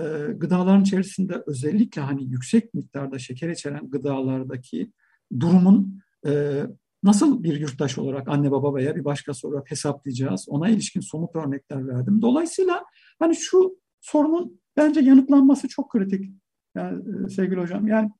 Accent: Adana, Turkey; gıdayla üretim bağlamında da ilişkisi olan bir ailenin içinde büyüdüm. Yani işte arkada bir küçük bahçemiz vardı Adana'da.

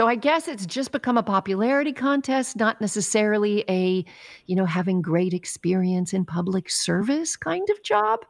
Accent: Canada; now in United States; yes, I'm both of them. Happy Canada Day. I'm both Canadian and American, spending half my life in Canada, half my life here.

